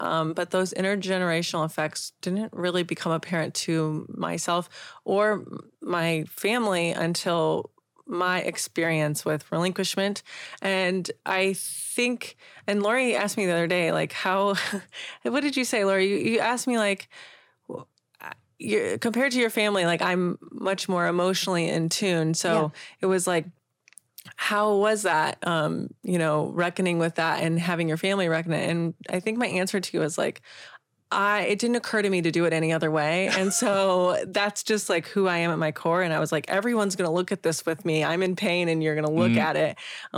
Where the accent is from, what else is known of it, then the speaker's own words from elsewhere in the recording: Indiana, United States; now in California, United States; I live in Northern California, but I'm from Northern Indiana.